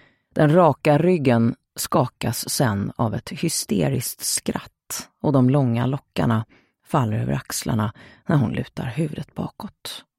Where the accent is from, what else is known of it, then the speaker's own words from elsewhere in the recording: Stockholm, Stockholm County, Sweden; Så du märker att jag är stockholmare.